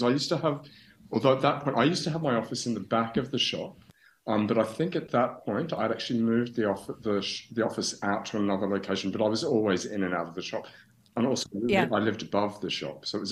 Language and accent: English; Melbourne, Victoria, Australia; obviously I'm from Australia. I'm from Melbourne, yeah. Australia